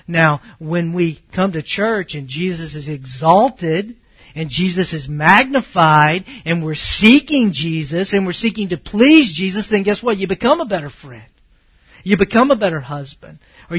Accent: Texas, United States; Growing up in East Texas, the Lord saved me, before that, I had really a different view of things.

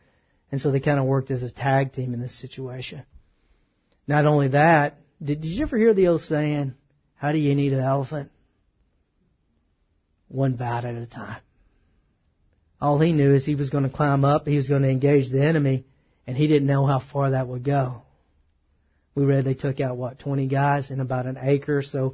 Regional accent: Texas, United States; I grew up in East Texas.

